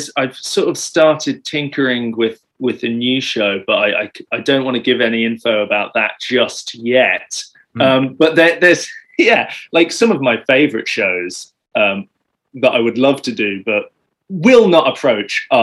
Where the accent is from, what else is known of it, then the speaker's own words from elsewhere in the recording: Birmingham, West Midlands, United Kingdom; Well, I'm originally from Birmingham